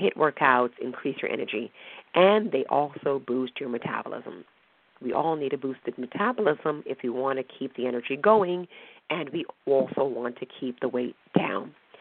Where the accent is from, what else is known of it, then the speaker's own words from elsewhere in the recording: Northeast, United States; at least not where I'm from. I'm from the Northeast.